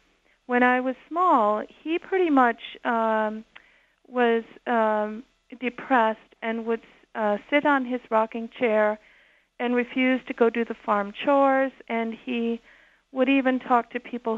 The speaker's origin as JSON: {"language": "English", "region": "Ohio", "country": "United States", "tie": "born or raised there", "said": "Well, I grew up in Geauga County, Ohio, which is now the fourth largest Amish community that there is, and it's in that little northeast corner of Ohio."}